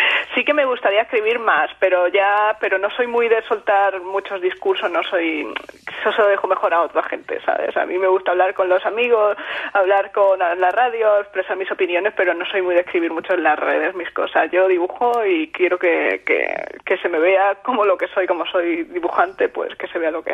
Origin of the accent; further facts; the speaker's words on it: Spain; somos profesionales, no somos hijas de inmigrantes, pero somos españolas y españoles, y yo me siento española más que de cualquier otra parte.